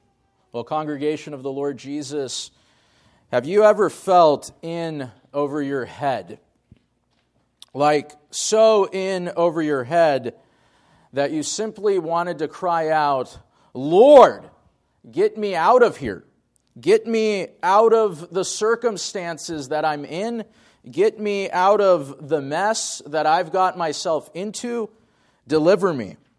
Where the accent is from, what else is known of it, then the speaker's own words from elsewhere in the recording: Washington, United States; I grew up in Eastern Washington before going off to college and going off to seminary. So I've enjoyed being back and ministering in Washington State.